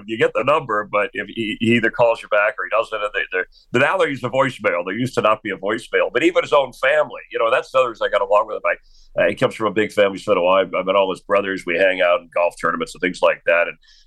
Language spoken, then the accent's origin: English; Miami, Florida, United States; My hometown. I should have had more pull there, but I'd been away for a while, so...